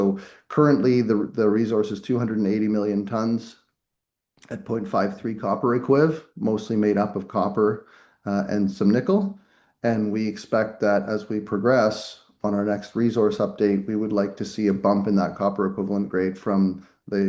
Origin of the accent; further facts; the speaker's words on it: Canada; I'm Canadian, so weighing in on U.S. politics isn't popular